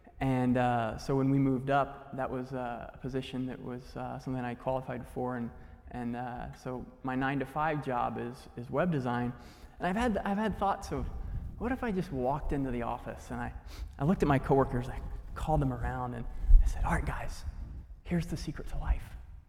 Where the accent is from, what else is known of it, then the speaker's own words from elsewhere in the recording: Indiana, United States; My wife grew up in Wheaton, and I grew up in Indiana.